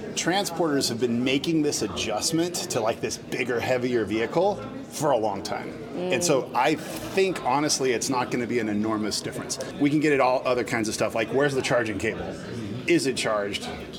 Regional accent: Oregon, United States; I grew up in Oregon, but my whole professional career with automotive has been in the LA area

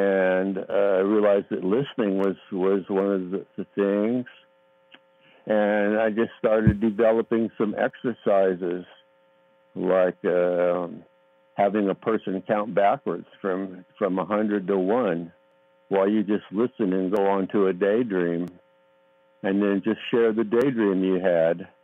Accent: California, United States; Charles Tart, he's a retired psychologist about my age. We're both from California.

